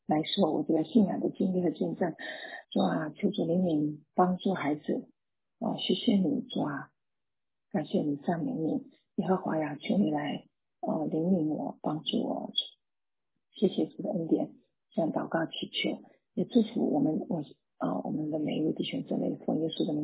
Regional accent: Fuzhou, Fujian, China; 我是从大陆出来的哈，我在福州，我是福州人，之前在医院里面工作，然后我的大概我在14岁的时候就受洗啊，我是在三次教会受洗。

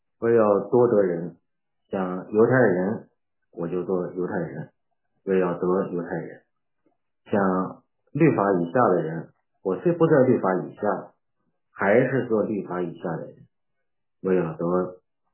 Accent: Beijing, China; 我是北京的传道人，在北京这边土生土长的一个北京人，在那边接受了也认识了信仰，接受了主耶稣。我在北京教会，

